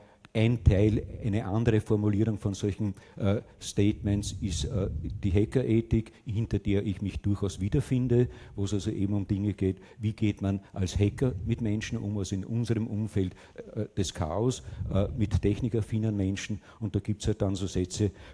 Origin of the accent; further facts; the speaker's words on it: Austria; Konkret bei uns in Österreich, in Deutschland, bei euch, schaut sicherlich nicht gravierend anders aus.